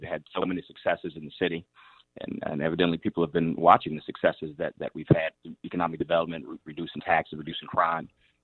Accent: Aurora, Illinois, United States; Born and raised in Aurora, it's in my heart, you know, as the state of Illinois.

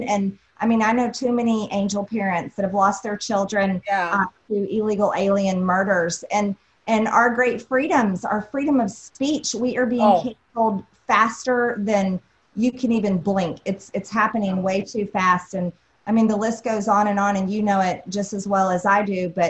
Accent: United States; I'm very much an ordinary American, just a regular American woman. I love our country and I love being an American woman.

